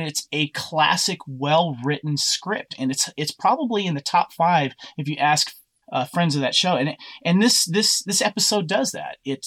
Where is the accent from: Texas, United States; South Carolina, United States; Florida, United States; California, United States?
California, United States; now in Atlanta, United States; I live in Atlanta, but I'm from California